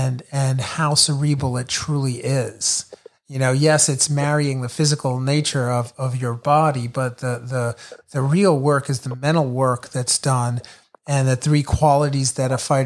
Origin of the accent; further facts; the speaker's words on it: Brooklyn, New York, United States; Teofimo is from my hometown. He's El Brooklyn. He's from Brooklyn, New York.